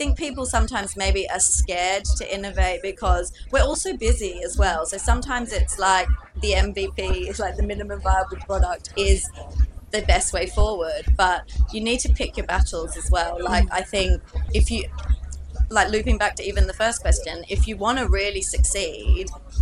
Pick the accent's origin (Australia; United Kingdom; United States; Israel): Australia; I'm Australian.